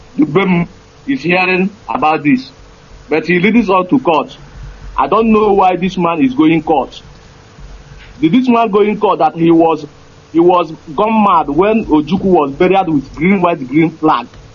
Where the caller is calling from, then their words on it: Morocco; I'm calling from Morocco, sir.